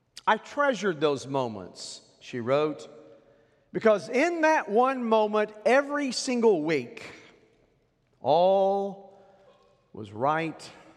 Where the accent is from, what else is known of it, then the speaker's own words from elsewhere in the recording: Oklahoma, United States; But whenever I was growing up in Oklahoma on Sundays, everything closed, everything.